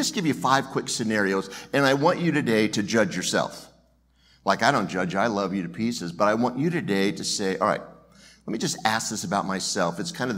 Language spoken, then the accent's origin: English; California, United States; You know, I grew up in California, and I remember the Hell's Angels.